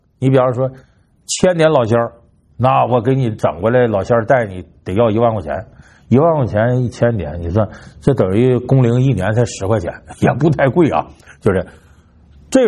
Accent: Northeast China, China; now in Beijing, China; 我作为东北人呢，我和老家呢，你别看我住在北京，我跟老家就联系比较多

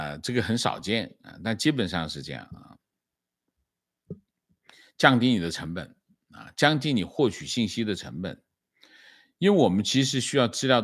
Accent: China; now in United States; 基本上我们来自中国大陆

